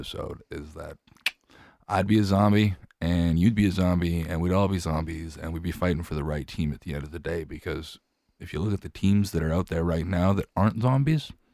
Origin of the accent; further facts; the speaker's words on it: Canada; I'm a Canadian, so I don't really know too much about American politics